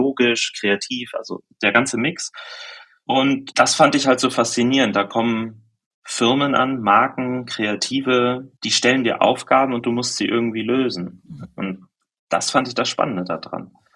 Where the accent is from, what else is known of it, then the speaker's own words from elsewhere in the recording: Germany; ich komme aus der Nähe von Hamburg